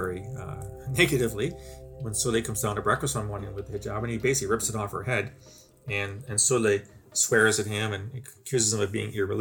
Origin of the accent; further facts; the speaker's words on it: Canada; Speaking as a Canadian, I've seen here in my own country where people would emigrate to Canada from a variety of countries, try to maintain the homeland way of doing things, the homeland culture.